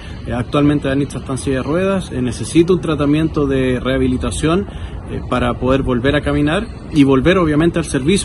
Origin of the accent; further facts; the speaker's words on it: Chile; para poder defendernos a todos nosotros en nuestro país como chilenos